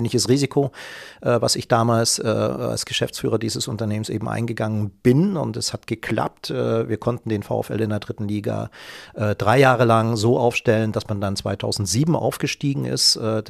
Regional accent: Osnabrück, Lower Saxony, Germany; nach 8 Jahren VfL Osnabrück als hauptamtlicher Geschäftsführer. Und das ist natürlich meine Heimatstadt. Das ist einfach so. Geburtsstadt, da hat man seine Wurzeln, das merkt man.

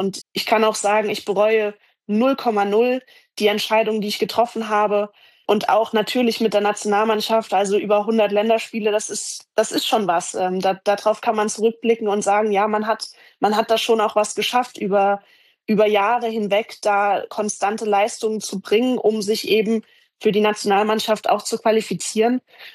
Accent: Rhineland-Palatinate, Germany; moved away; ich würde gerne zurück nach Deutschland gehen und am allerliebsten so nah, wie es geht, an meine Heimat, die in Rheinhessen liegt, also in der Nähe von Mainz.

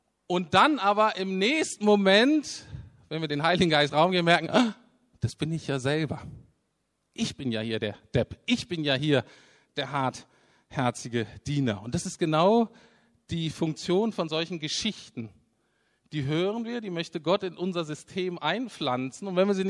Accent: Germany; Und deswegen können wir als Deutsche schon sagen, Sünden sind sozusagen moralische Schulden anderen gegenüber.

